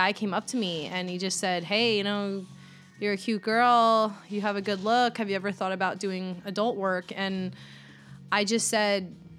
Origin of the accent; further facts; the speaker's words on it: Long Island, New York, United States; being that I'm from Long Island, it's kind of where my roots are, but I would never live there again.